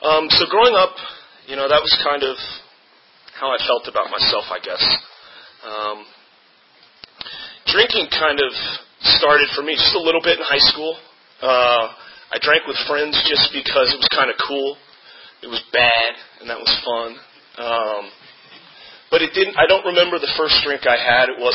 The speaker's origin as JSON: {"language": "English", "region": "Virginia", "country": "United States", "tie": "born or raised there", "said": "I grew up in Fairfax County, Virginia. Had a really good childhood."}